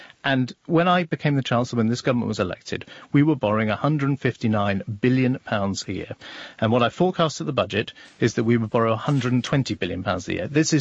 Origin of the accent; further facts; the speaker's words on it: United Kingdom; thanks to the very difficult decisions we've all had to take as the British people.